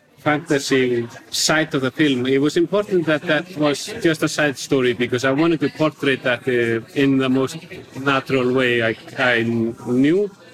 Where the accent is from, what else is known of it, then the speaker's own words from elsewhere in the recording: Iceland; English is a second language; when I was growing up in Iceland, there was a lot of youth violence among boys.